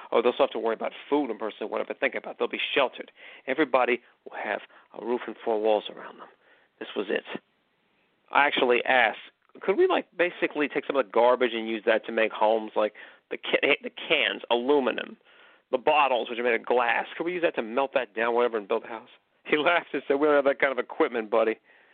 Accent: California, United States; So I was from California. It's frosty where I live.

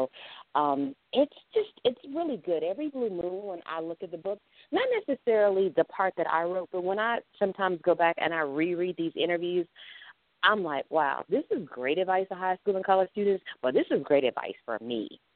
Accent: North Carolina, United States; I'm originally from North Carolina, so you definitely get that perspective.

